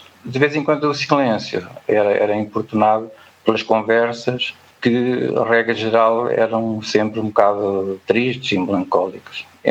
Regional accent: Figueiró dos Vinhos, Leiria, Portugal; Eu, por exemplo, aqui na minha terra, em Figueirão dos Vinhos, quando eu era miúdo, tinha mais de 11 mil habitantes e agora é praticamente metade.

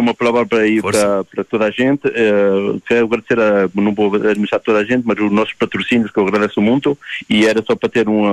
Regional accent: Bragança, Portugal; Nós somos do Norte, somos de Trás dos Montes, somos de uma pequena cidade a pé de Bragança.

